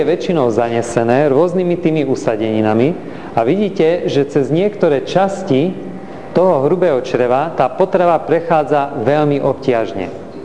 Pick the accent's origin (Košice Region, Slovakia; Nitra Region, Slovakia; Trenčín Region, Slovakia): Košice Region, Slovakia; Košice; V Košiciach ročne pribudne, keďže som z Košic, 1200 nových pacientov na onkológii.